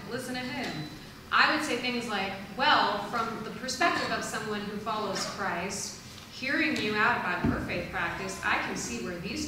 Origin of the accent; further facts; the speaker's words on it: United States; And I'm Native American, so, you know, kind of weird.